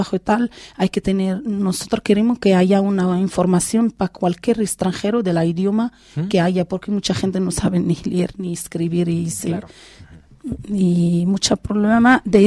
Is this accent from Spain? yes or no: yes; Spain; Porque si yo soy española y veo que la hora vale 8 euros, no la cojo.